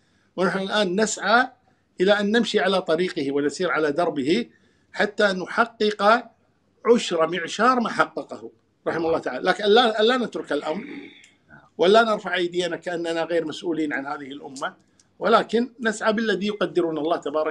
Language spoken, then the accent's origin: Arabic; Kuwait; يعني يأتون على كفالتنا مثلا إلى بلادنا الكويت، هنا ساكن